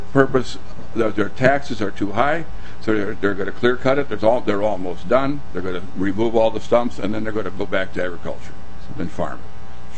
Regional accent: North Branch, Minnesota, United States; I'm from North Branch, Minnesota.

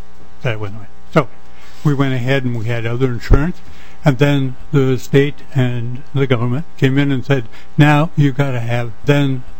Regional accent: Minnesota, United States; now in Brooklyn Park, United States; Born and raised in Minnesota. Went to school with the Red Lake Indians up there, you know, and then moved elsewhere.

